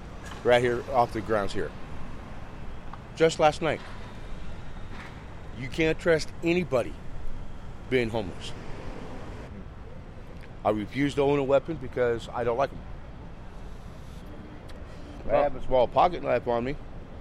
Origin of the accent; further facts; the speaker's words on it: Boise, Idaho, United States; Boise, Idaho is 20 below zero. I lived there for 15 years. That's my hometown.